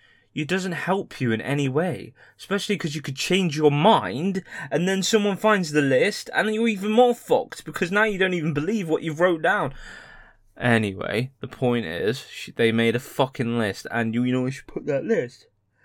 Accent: United Kingdom; they'll use the excuse that I'm British and can't pronounce bottle of water as the actual headline

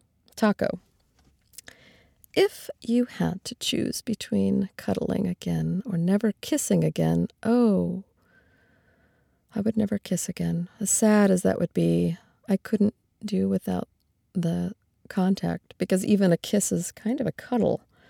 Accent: Hawaii, United States; also born or lived in Alaska / Oregon / California / Nevada; Well, I grew up in Hawaii, and I've lived many places. I've lived in Alaska and Oregon, California, Nevada, Colorado, Virginia, Michigan, South Carolina. So I'm kind of just, I've moved a lot. I'm from kind of all over.

